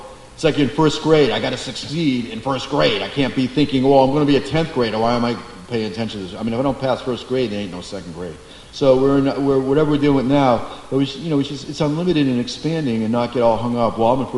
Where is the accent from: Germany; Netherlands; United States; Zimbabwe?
United States; I'm an American kid in the 60s.